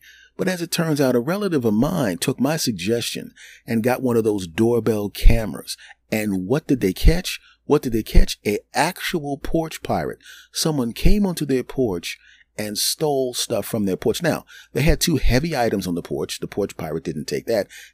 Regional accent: Philadelphia, Pennsylvania, United States; Now, my relative is several miles south in my hometown of Philadelphia.

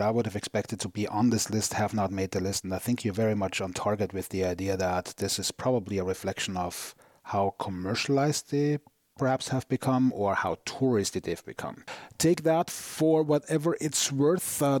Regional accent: Vienna, Austria; even though I'm from Vienna, this is one of the towns that I am just ridiculously in love

